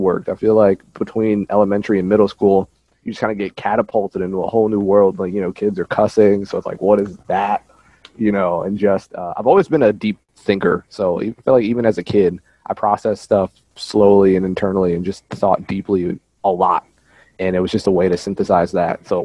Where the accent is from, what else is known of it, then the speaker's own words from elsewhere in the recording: Virginia Beach, Virginia, United States; also born or lived in Philadelphia; I'm originally born in South Philadelphia, and then I grew up in Virginia Beach, and I'd say that my DNA is about 50% both. You know, we went to Philly for most of the summers growing up as a kid